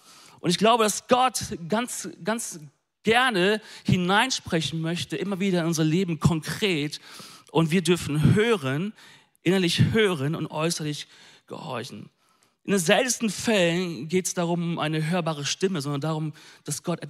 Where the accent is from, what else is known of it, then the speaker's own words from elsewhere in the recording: North Rhine-Westphalia, Germany; Ich bin ein Ostwestfale, okay?